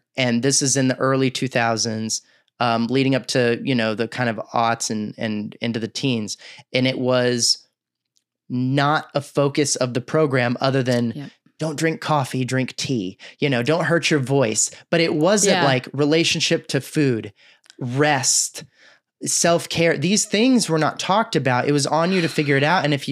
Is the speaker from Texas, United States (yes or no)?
yes; Texas, United States; I grew up in Texas with a bunch of people that we didn't know anything about nutrition.